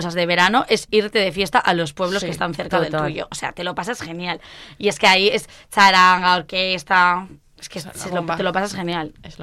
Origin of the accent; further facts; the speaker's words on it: Spain; una cosa de España es que hacemos de fiesta cualquier tipo de acontecimiento